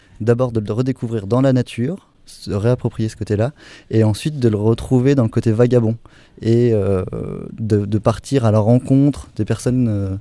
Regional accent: Auvergne-Rhône-Alpes, France; Et moi, je viens d'Auvergne.

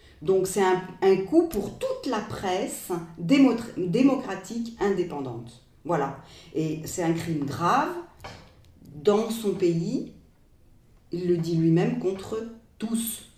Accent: France; Et moi, je suis française.

